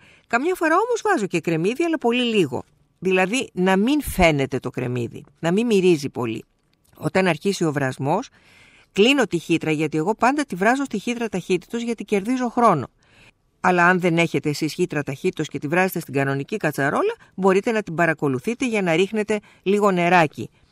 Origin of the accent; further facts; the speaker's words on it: Peloponnese, Greece; εγώ το άκουσα για πρώτη φορά από τη μαμά μου στο χωριό μου, στην Γορτινία.